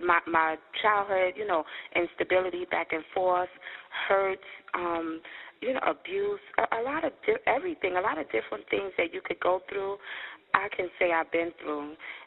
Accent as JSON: {"language": "English", "town": "Bronx", "region": "New York", "country": "United States", "tie": "born or raised there", "also_born_or_lived": "New Jersey", "said": "I'm born and raised in the Bronx and New Jersey, Newark, East Orange, Montclair, then back here to the Bronx, did a little of Brooklyn, Bed-Stuy"}